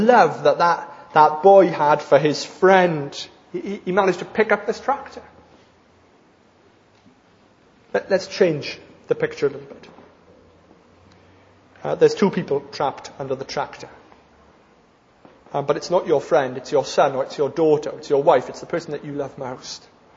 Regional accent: Wales, United Kingdom; I was a teenager growing up in South Wales. You might not have guessed that I was a Welshman.

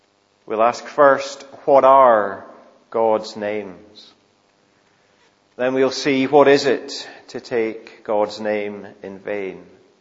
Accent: Scotland, United Kingdom; And if you know names, then that tells you I'm likely from the Highlands, and particularly the islands of Scotland, because that's where … tend to come from.

